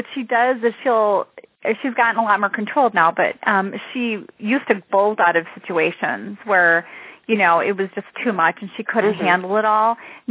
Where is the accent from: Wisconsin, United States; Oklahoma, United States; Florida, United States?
Wisconsin, United States; from Wisconsin, and I'm actually also an occupational therapist